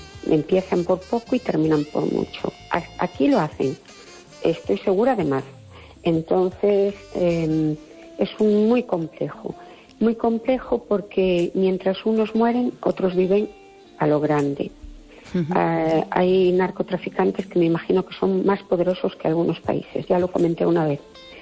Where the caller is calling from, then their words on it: Perlío, Galicia, Spain; de Perlío, ¿qué tal?